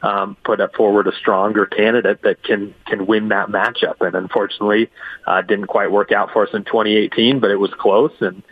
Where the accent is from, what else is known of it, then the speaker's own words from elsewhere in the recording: Puyallup, Washington, United States; We have the 25th, where you've had Hans Zeiger right there in Puyallup, my hometown.